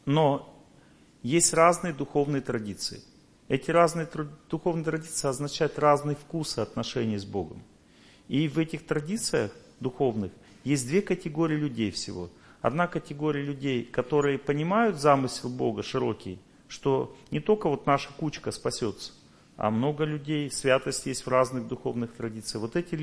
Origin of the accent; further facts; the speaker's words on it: Tolyatti, Samara Oblast, Russia; я вырос на Волге тоже, Тольятти. Волга объединяет нас.